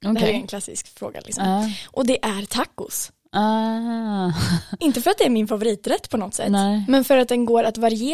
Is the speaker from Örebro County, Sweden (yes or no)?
yes; Örebro, Örebro County, Sweden; now in Stockholm, Sweden; Jag är 25. Jag kommer från Örebro och har bott i Stockholm i lite mer än 3 år.